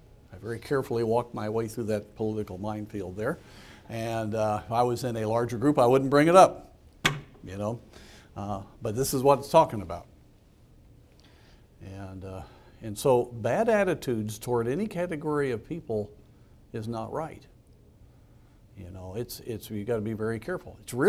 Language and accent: English; United States; I'm still proud to be an American. I'm unapologetic about being an American.